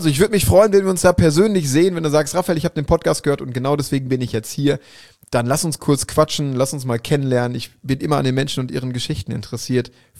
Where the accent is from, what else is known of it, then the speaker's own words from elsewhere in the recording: Schwerte, North Rhine-Westphalia, Germany; Jetzt ist es natürlich in Dortmund, beziehungsweise in Schwerte, mitten in NRW, in meiner Heimat.